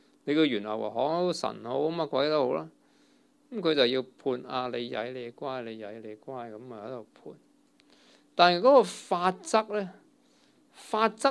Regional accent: China; 我哋中國人啊嘛，咁如果我哋日本仔去霸我哋嘅釣魚台

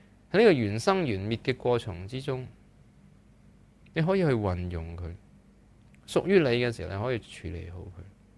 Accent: Hong Kong; 不过我们香港人都现在都贪恋睡眠的人都不是多的

